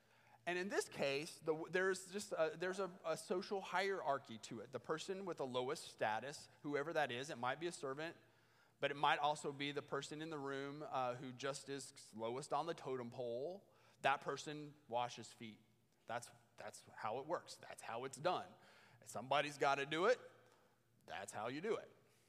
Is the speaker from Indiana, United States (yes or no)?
yes; Indiana, United States; I grew up barefoot in Indiana